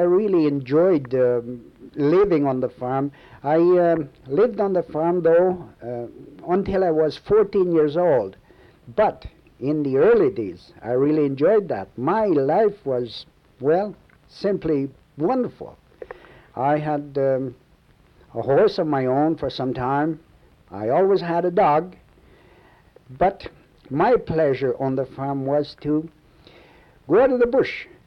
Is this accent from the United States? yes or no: no; St. Charles, Ontario, Canada; first language French; English is a second language; I was born in St. Charles, Ontario. That's about, 35 miles from here. In 1912, 1st of March.